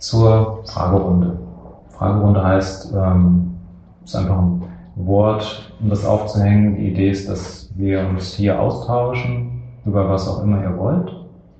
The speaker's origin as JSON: {"language": "German", "town": "Dresden", "region": "Saxony", "country": "Germany", "said": "Und ich komme aus Dresden"}